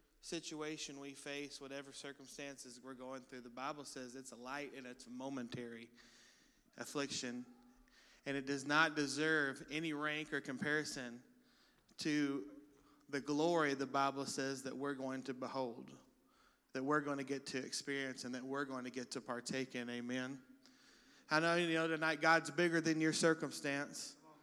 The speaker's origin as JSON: {"language": "English", "region": "Texas", "country": "United States", "tie": "born or raised there", "said": "when I was a kid growing up in Texas"}